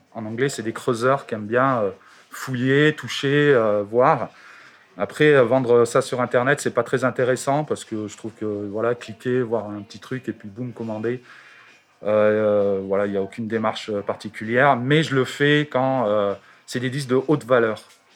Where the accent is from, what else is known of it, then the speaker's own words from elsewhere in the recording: Valence, Auvergne-Rhône-Alpes, France; je suis originaire de Valence.